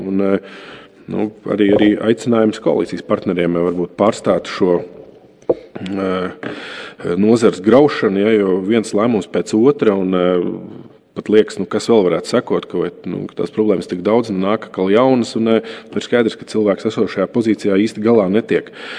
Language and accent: Latvian; Tukums Municipality, Latvia; es nāku no Tukuma novada puses